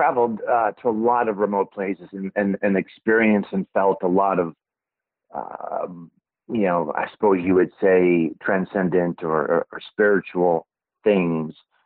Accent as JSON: {"language": "English", "town": "Chicago", "region": "Illinois", "country": "United States", "moved": "as an adult", "lives_now": "United Kingdom", "said": "I'm from Chicago, and I lived in Chicago till I was 30 or so"}